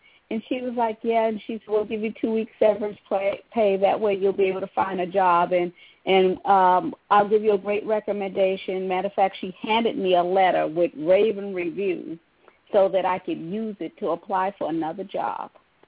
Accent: New York, United States; moved away as an adult; also born or lived in South Carolina; now in Florida, United States; I was born in South Carolina and I was raised in New York. And I moved down here in 1981. I came down here, was engaged to my husband, and I was like, oh, we coming to Florida, the Sunshine State

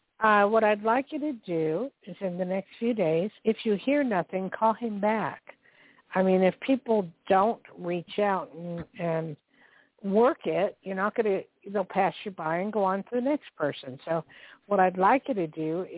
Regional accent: New Jersey, United States; born there; Oh, near my neck of woods. I was born in New Jersey. Right across the border.

